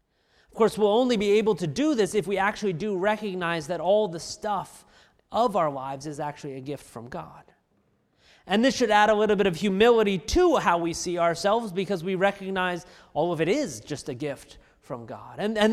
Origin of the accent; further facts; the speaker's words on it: California, United States; When I was growing up in California, my family and I used to go to visit occasionally a lake high up in the mountains.